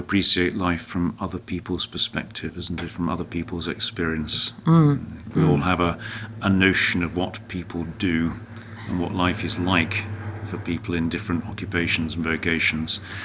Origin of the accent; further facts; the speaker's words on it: Manchester, North West England, United Kingdom; I grew up in Manchester. My parents both came from chapel traditions, Methodist and Congregationalist, and I grew up in that tradition.